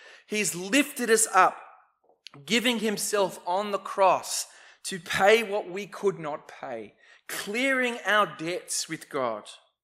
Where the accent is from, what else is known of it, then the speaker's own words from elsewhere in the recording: Newtown, New South Wales, Australia; When I was growing up in Newtown, everyone knew about the block on Everleigh Street near Redfern Station.